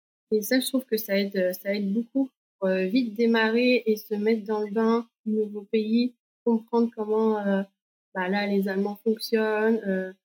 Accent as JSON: {"language": "French", "town": "Nantes", "region": "Pays de la Loire", "country": "France", "said": "Moi, je viens de Nantes"}